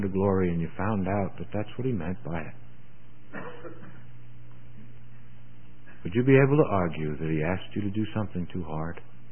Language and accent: English; New York City, New York, United States; You know, I grew up in around New York City. Spent most of my life there.